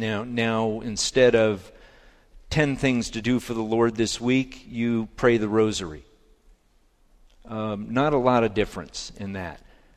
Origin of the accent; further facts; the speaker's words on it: Santa Barbara, California, United States; What are you accusing my hometown of?